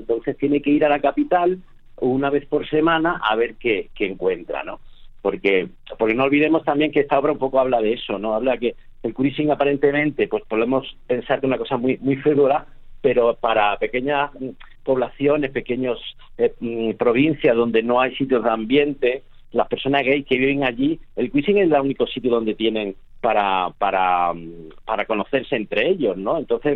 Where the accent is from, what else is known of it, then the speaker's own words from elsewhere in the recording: Jaén, Andalusia, Spain; yo soy de Jaén